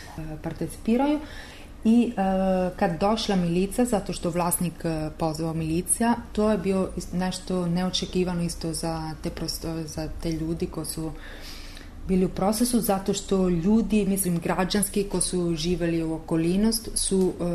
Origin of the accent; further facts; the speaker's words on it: Italy; Serbian is a second language; iz Italije sam i sam performing artist.